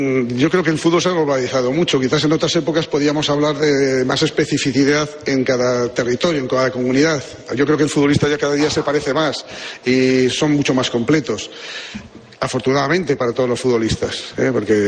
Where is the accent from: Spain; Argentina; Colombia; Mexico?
Spain; la fortaleza y suerte que tenemos es que somos españoles